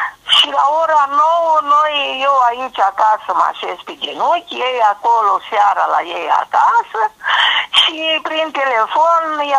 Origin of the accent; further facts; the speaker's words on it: Maramureș County, Romania; Eu sunt din Maramureș